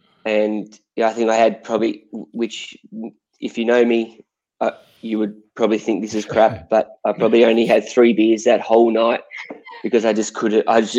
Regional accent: Sydney, New South Wales, Australia; I was from Sydney, I lived in Sydney. It was, you know, 20K away from where my mum and dad lived.

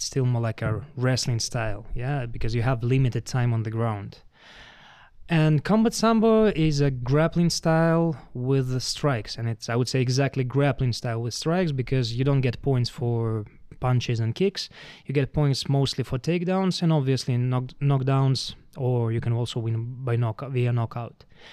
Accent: Belarus; English is a second language; moved away as an adult; now in Cyprus; As you said, I come from Belarus, but last almost 2 years, me and my wife, we've been living in Cyprus. We had to move after all the protests and political situation in Belarus. But before that, yeah, I spent all my life there

